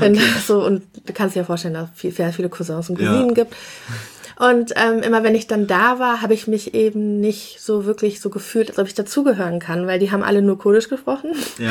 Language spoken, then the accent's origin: German; Bonn, North Rhine-Westphalia, Germany; born or raised there